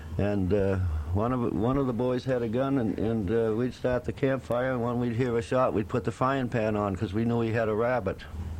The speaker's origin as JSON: {"language": "English", "region": "New England", "country": "United States", "tie": "born or raised there", "said": "he came from my hometown back in New England."}